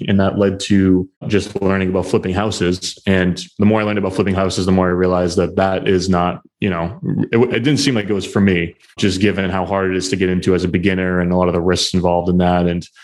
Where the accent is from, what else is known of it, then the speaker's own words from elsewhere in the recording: New Hampshire, United States; not too far from my hometown up in New Hampshire, about an hour north of Boston.